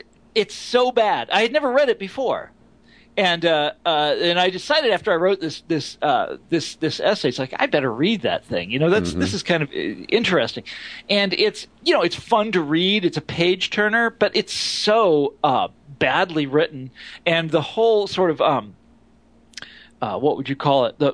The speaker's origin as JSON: {"language": "English", "town": "Kansas City", "region": "Missouri", "country": "United States", "said": "I'm from Kansas City. There's always some millennialist cult, you know, making headlines in Kansas City."}